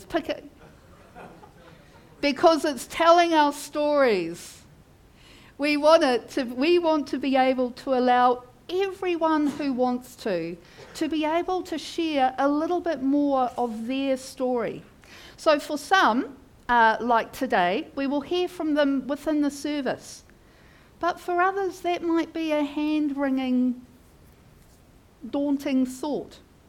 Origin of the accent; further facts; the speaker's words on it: Auckland, New Zealand; I was born and raised in Auckland, but every trip that we took as a family was out of Auckland, going to visit family that lived far away.